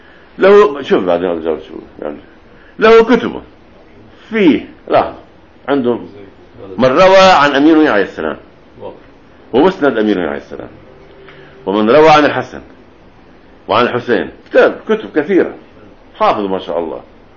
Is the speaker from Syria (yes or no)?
no; Lebanon; هيدي لو عندنا بلبنان هلا كان اسمه حق مصاري